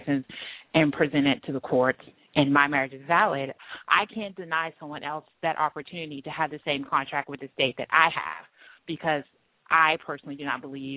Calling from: Maryland, United States; I'm calling because it's interesting, because in the state of Maryland during the last election

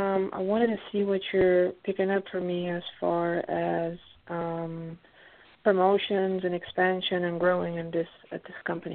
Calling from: Pennsylvania, United States; I'm calling from Pennsylvania.

